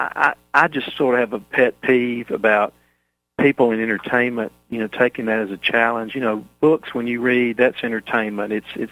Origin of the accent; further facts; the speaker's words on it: Mississippi, United States; The I grew up in Mississippi Delta, so any references to areas down that around the Delta are easy for me.